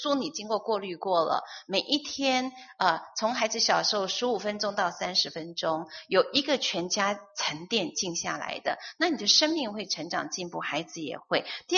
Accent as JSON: {"language": "Chinese", "country": "China", "said": "所以我们中国人才会讲，就是养儿方知父母恩"}